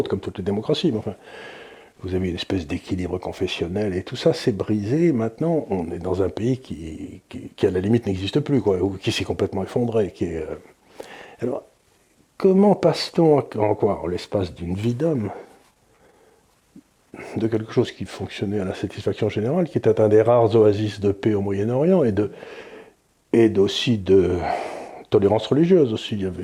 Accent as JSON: {"language": "French", "country": "Syria", "tie": "born there", "said": "Moi, je suis né en Syrie, donc si vous voulez, j'ai des attaches historiques, familiales."}